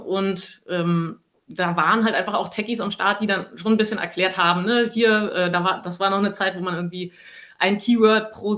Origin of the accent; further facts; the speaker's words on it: Potsdam, Brandenburg, Germany; moved away as an adult; also born or lived in Munich; Also ich komme eigentlich aus Potsdam, bin dann zum Studieren nach München gegangen